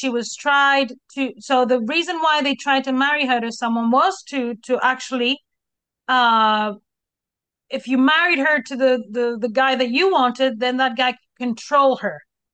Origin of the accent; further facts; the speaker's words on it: Spain; But I was raised in Spain. I can tell you it's a very Spanish mother thing.